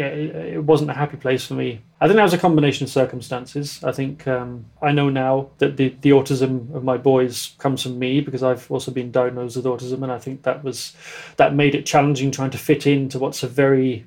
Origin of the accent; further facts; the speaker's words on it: Norwich, East of England, United Kingdom; Growing up in Norwich is a very nice place to grow up, certainly as a child. It's very safe. It's a small, compact city.